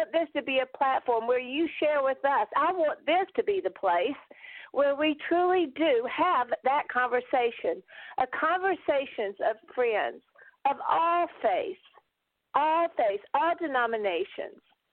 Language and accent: English; Augusta, Georgia, United States; accent: southern; now in Baltimore, United States; Yes, I know. You hear this southern accent. I raised my voice and spent most of my life in the heart of Georgia, in Augusta, Georgia. For the last 15, 16 years, we've made our home in Baltimore